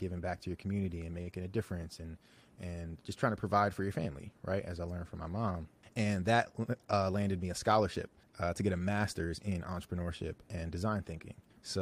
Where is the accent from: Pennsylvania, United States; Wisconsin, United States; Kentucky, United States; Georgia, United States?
Pennsylvania, United States; Chester; also born or lived in South Jersey; Yeah, I'm from the Philly area. So I was actually born in Chester, Pennsylvania, right outside of Philly. My family's from Philly, from Chester, Sharon Hill, if anybody knows the area. And I grew up in this tri-state area of Pennsylvania, South Jersey